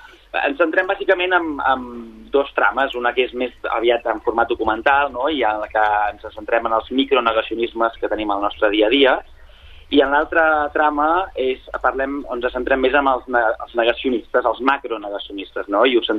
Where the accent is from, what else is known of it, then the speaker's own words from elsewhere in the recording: Sabadell, Catalonia, Spain; Jo cito que com a sabadellenc